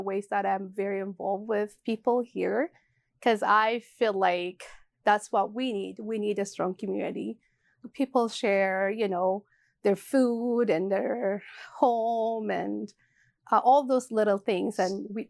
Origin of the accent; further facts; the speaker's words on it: Ethiopia; Originally, I'm from Ethiopia.